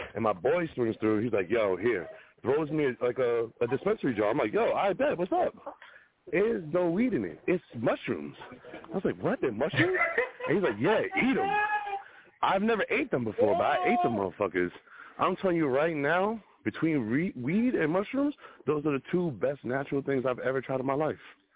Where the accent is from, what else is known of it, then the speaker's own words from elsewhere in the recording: Bronx, New York, United States; now in Massachusetts, United States; I'm just over here representing from Massachusetts. I'm originally from the Bronx